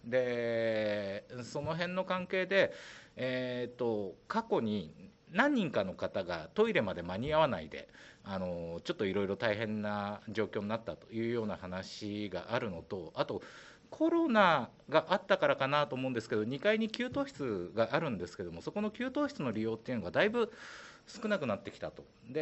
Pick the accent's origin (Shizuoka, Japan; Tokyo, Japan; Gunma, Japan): Gunma, Japan; Takasaki; 私の地元の新高公民館って多分高崎市の中で4番目ぐらいに古い公民館かなというふうに思うんですけれども、